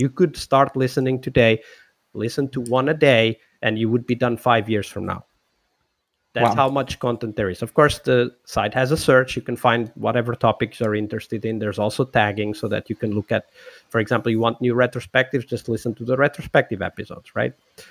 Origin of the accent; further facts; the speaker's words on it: Portugal; English is a second language; I am from Portugal, which is more than 1,000-year-old country.